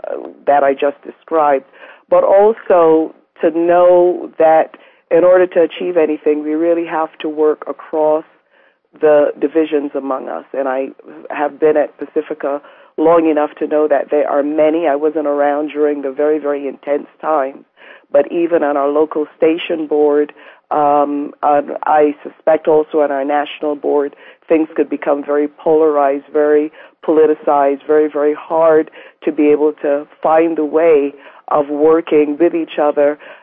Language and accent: English; Barbados; moved away; also born or lived in New York; I'm an immigrant from the Caribbean, from Barbados, and lived in New York for quite a long time